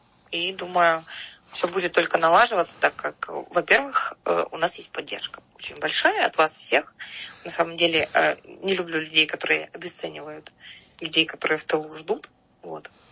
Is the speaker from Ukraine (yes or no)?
yes; Debaltseve, Donetsk Oblast, Ukraine; в городе Дебальцево. Зачастую, потому что это мой родной город, я знаю там полностью обстановку всю.